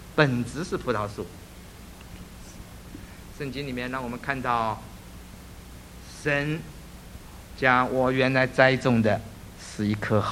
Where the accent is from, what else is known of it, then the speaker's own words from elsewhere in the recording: China; 那跟我们中国人很像的。